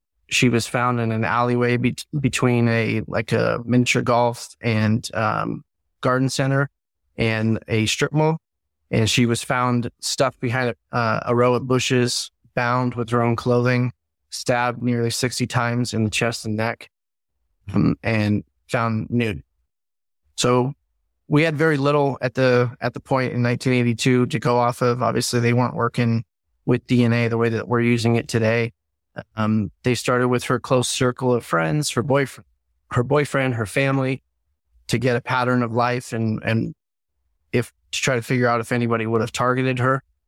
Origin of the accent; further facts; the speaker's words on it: Sunnyvale, California, United States; she was dumped at a miniature golf location that I went to for teen parties and birthday parties, all growing up in Sunnyvale.